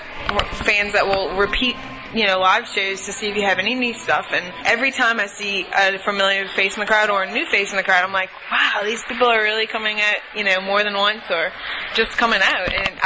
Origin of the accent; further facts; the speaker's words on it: Chalmette, Louisiana, United States; also born or lived in New Orleans; Yeah, actually, I was born in New Orleans, but raised in Chalmette, Louisiana, uh-huh. Which is, you know, probably 15, 20 minutes from actual New Orleans.